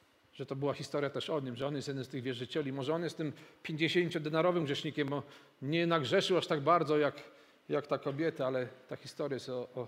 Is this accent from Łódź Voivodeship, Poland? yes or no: no; Bielsk Podlaski, Podlaskie Voivodeship, Poland; kiedy ja dorastałem w Bielsku Podlaskim